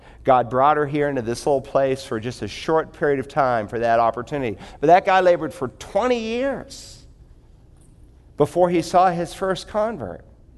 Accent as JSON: {"language": "English", "town": "Worcester", "region": "Massachusetts", "country": "United States", "tie": "born or raised there", "said": "the very first missionary to leave American soil from Worcester, Massachusetts, my hometown"}